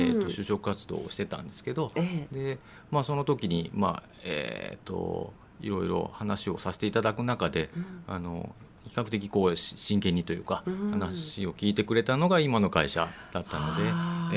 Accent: Gifu, Japan; 岐阜県のなんですけど

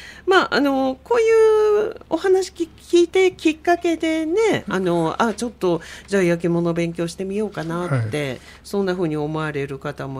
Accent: Seto, Aichi, Japan; 私も瀬戸で生まれて瀬戸で育ってるんですけど、今も瀬戸なんですけど

